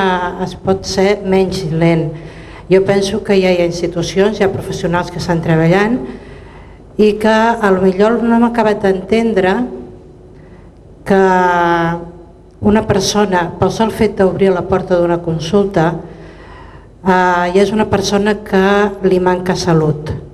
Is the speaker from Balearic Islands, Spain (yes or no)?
no; Girona, Catalonia, Spain; Jo sóc de Girona, sóc infermera encara que no treballo